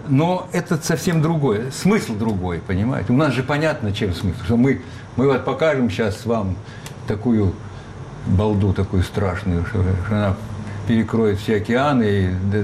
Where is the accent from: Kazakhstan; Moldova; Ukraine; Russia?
Kazakhstan; Almaty; born there; Я родился в Алма-Ате. Я алматинец.